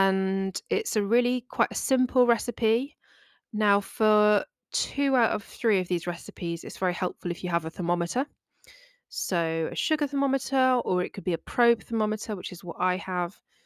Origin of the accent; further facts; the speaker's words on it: United Kingdom; speaking as a British person